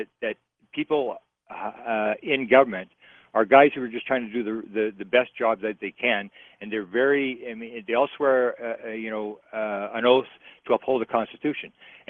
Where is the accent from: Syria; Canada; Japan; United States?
Canada; No. I'm a Canadian.